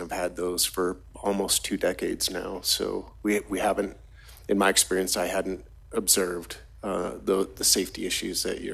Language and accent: English; Washington, United States; now in Colorado, United States; I hail from Washington State, setting my roots down here in Colorado, hopefully for a really long time